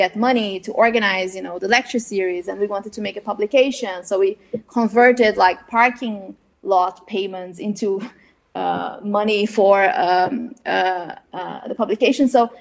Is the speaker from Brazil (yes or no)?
yes; Brazil; English is a second language; now in Netherlands; my experience of growing up in Brazil, understanding the reality of Brazil